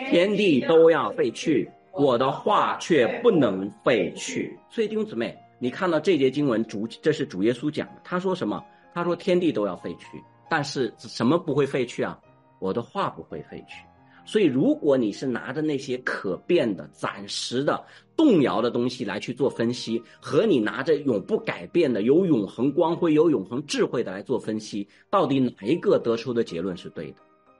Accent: China; 我们中国人在这一点上很可惜，我们很多时候说不求甚解

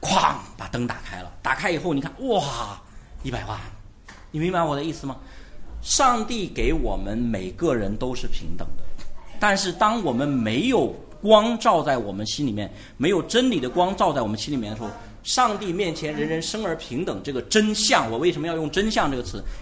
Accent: China; 我们中国人就讲，哎，很有钱算了吧

